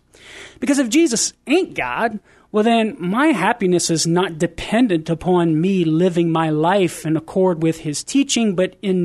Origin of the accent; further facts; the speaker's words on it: Crowley, Louisiana, United States; It's actually just a little bit further west of my hometown in Crowley.